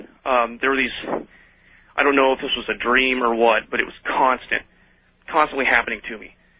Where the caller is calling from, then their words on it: Iowa, United States; I'm calling you from Central Iowa.